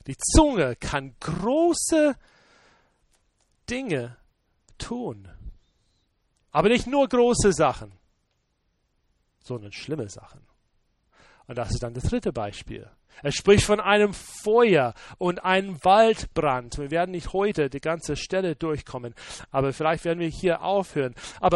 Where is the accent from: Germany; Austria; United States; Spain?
United States; German is a second language; Nördlich von meiner Heimat, ja, ich denke 50, 60 Meilen, wir denken in Meilen in Amerika